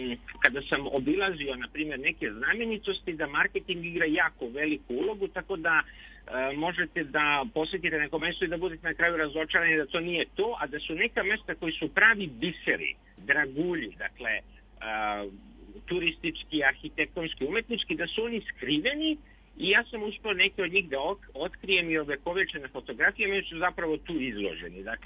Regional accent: Serbia; ja sam iz Srbije

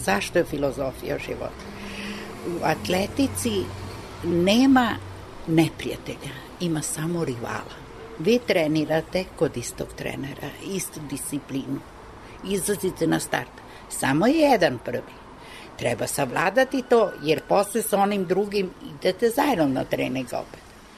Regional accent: Serbia; Ja kažem, iz Jugoslavije, dok sam mi objasnila gde je to, dobro shvatio je. Da je to preko puta Jadranskog mora

